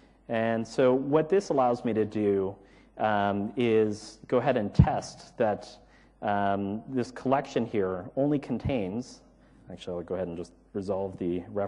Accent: Canada; I am from Canada, but it doesn't guarantee that my French is any good.

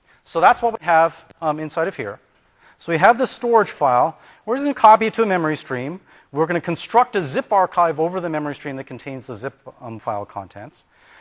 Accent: Canada; I'm actually Canadian.

